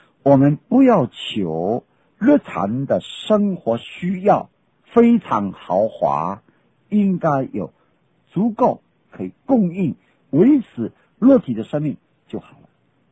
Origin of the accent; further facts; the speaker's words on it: China; 那我们中国人讲三餐，犹太人不一定一天吃三次的